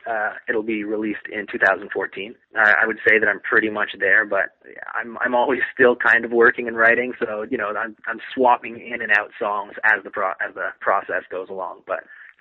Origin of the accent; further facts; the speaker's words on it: Canada; It's a bit of an uphill battle being a Canadian artist.